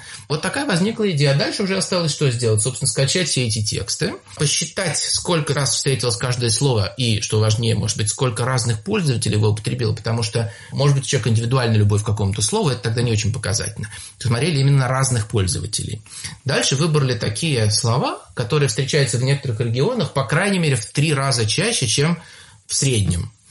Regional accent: Moscow, Russia; Да, да, я тоже москвич.

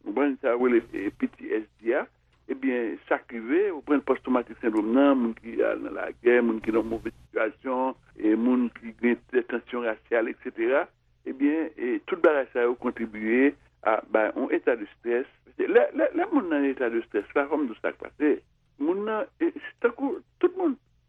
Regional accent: Haiti; French is a second language

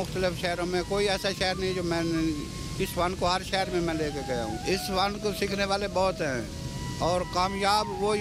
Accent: Jhang, Punjab, Pakistan; اور میرا تعلق جنگ سے ہے، حق باؤ کی نگری سے۔

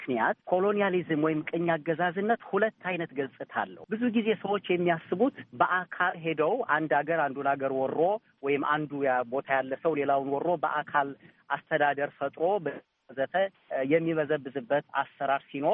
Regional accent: Lalibela, Amhara, Ethiopia; በገጠር አካባቢ ነው ያደግኩት፣ ላሊበላ በሚባለው ቦታ። ያው ሁሉም የሀገራችን ሰው በሚያውቀው ቦታ ነው ተወልጄ ያደግኩት።

